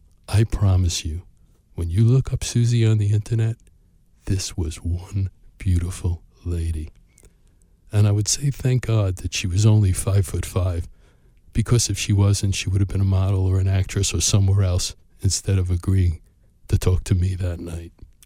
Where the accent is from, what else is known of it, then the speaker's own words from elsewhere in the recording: Brooklyn, New York, United States; Right in the beginning, I grew up in Brooklyn.